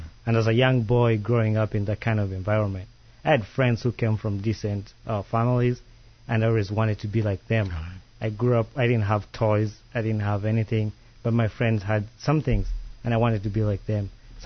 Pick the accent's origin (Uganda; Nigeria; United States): Uganda; and I'm from Uganda.